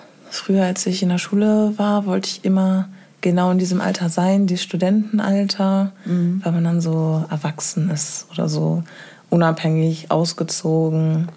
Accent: Hamburg, Germany; now in Bremen, Germany; Und ich komme ja auch eigentlich aus Hamburg und bin dann nach Bremen gezogen.

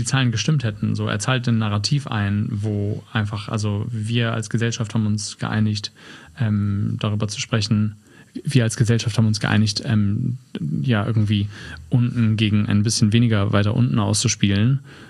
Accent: Hamburg, Germany; gerade aus Hamburg, als Hamburger

